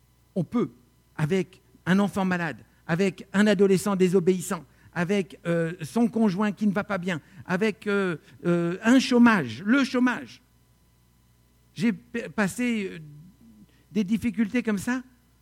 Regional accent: France; Chez nous, en France, c'est le pays le plus réputé pour le Prozac

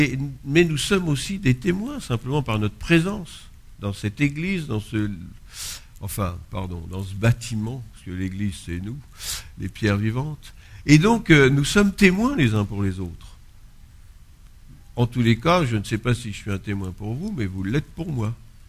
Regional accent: France; Alors, comme je suis français, je me suis dit

